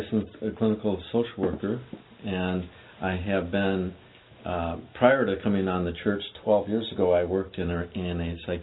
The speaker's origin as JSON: {"language": "English", "region": "Wisconsin", "country": "United States", "said": "no, I'm from Wisconsin, northern Wisconsin."}